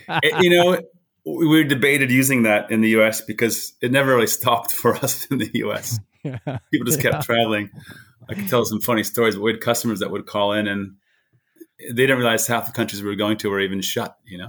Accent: New Hampshire, United States; I grew up in New Hampshire and fell in love with the outdoors just growing up in New Hampshire.

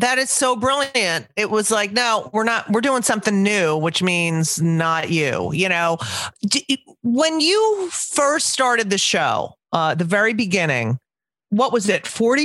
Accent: New Jersey, United States; and I'm also from New Jersey

